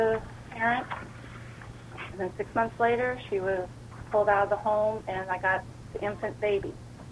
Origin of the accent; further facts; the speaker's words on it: Kenai, Alaska, United States; I'm from the Kenai area